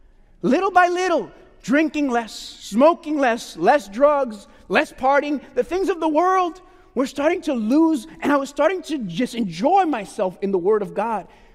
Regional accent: Puerto Rico; when I was growing up in Puerto Rico

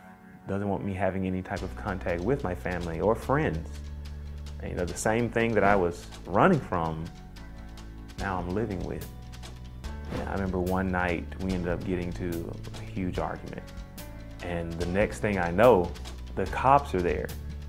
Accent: Elmore, Alabama, United States; I was born and raised in Elmore, Alabama.

